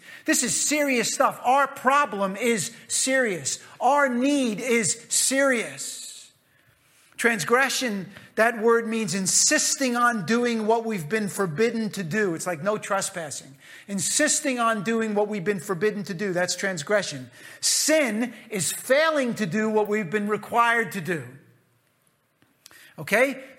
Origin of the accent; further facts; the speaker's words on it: United States; you should feel good about this, guys, because I'm an American, all right?